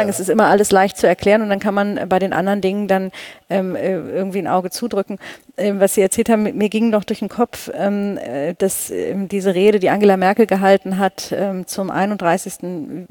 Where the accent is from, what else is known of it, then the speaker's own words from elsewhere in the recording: West Germany, Germany; aber ich bin ja eben auch aus dem Westen